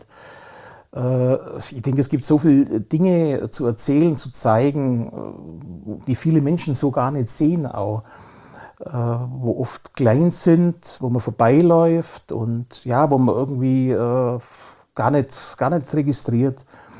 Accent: Memmingen, Bavaria, Germany; ich war da der Erste in Memmingen, also damals hat es sonst keiner gemacht. Und ich wollte einfach meine Heimatstadt porträtieren auf eine ganz andere Art.

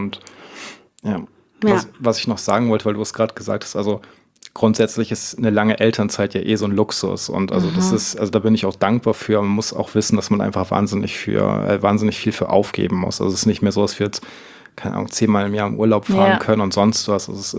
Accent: Northern Germany, Germany; born there; ich komme gebürtig aus Norddeutschland

